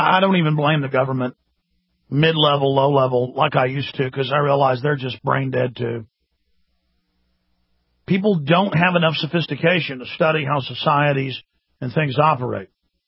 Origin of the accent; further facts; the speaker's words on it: Dallas, Texas, United States; now in Austin, United States; I'm 34 years old. I'm from Dallas, Texas. I live in Austin, Texas.